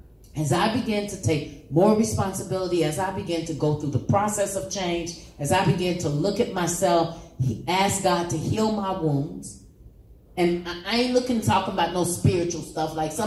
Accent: Hamilton, Ohio, United States; because I was from Hamilton.

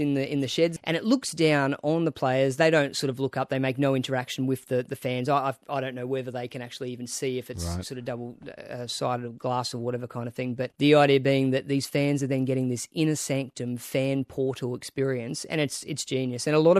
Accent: Brisbane, Queensland, Australia; now in Melbourne, Australia; I was born in Brizzy and grew up on the Broncos and rugby league, and then in the last 3 years moved to Melbourne.

